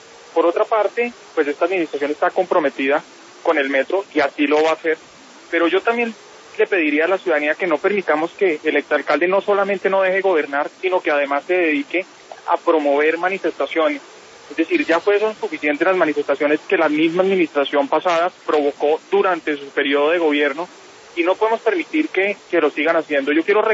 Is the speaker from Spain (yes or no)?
no; Colombia; como ciudadanos, como colombianos